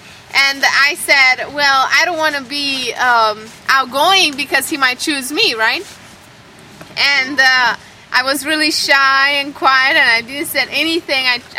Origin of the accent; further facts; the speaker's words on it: Romania; I'm from Romania, but the beautiful thing is that I'm not Romanian. And I am Gypsy.